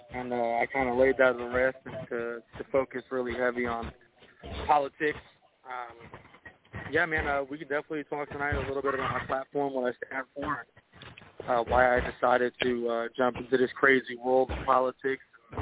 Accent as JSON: {"language": "English", "region": "South Dakota", "country": "United States", "tie": "born there", "also_born_or_lived": "Mississippi / New Jersey / California", "lives_now": "Florida, United States", "said": "My dad was in the Air Force. I was born on Ellsworth Air Force Base in South Dakota. I've kind of bounced around a lot, man. I've lived everywhere from Mississippi to New Jersey to California, and I've been in Florida now just over 24 years."}